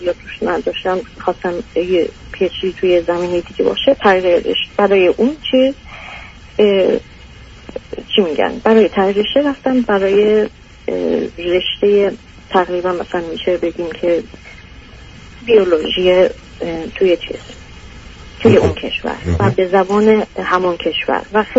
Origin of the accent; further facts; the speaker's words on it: Iran; moved away as an adult; now in Europe; من تقریبا 26-27 بودم که از ایران اومدیم بیرون.